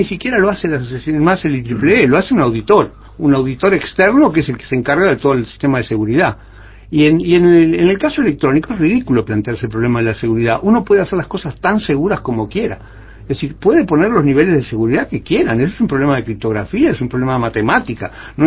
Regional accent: Italy; No, yo soy italiano, que es distinto.

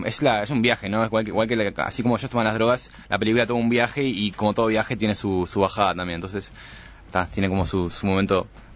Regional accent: Uruguay; also born or lived in Sweden; Nací en Suecia, sí.

